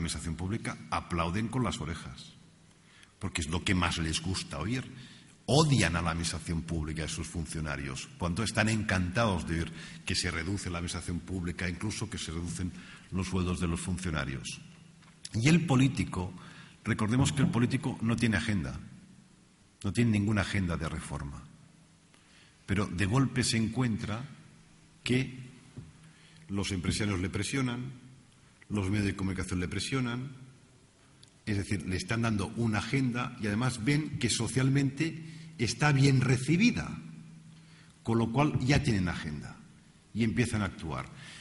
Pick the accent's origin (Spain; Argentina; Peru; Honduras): Spain; nosotros como españoles y europeos sentimos que nuestro Estado como proveedor de bienestar es distinto al norteamericano